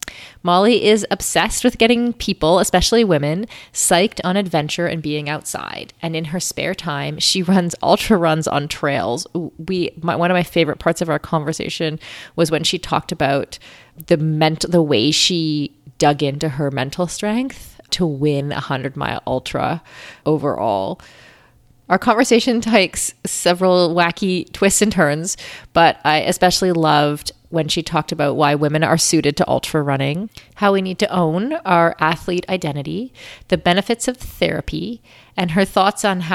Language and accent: English; Kitchener, Ontario, Canada; I'm also from Ontario.